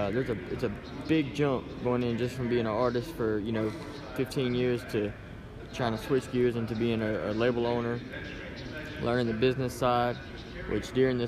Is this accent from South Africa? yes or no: no; Louisiana, United States; now in Atlanta, United States; through leaving, you know, my home state, Louisiana, and taking off and coming out here to Atlanta